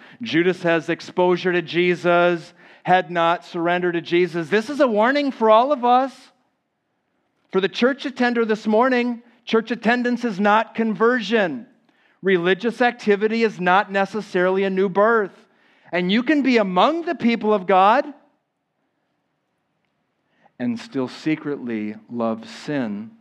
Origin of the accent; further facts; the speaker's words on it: Minnesota, United States; now in Miami, United States; I grew up in Minnesota, and I moved to Florida as soon as I could. And I settled in Miami.